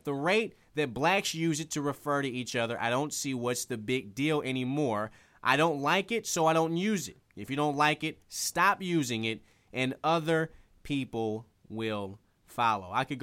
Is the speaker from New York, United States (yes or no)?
no; Detroit, Michigan, United States; growing up where I grew up in Detroit, in the inner city, and a lot of my friends are African American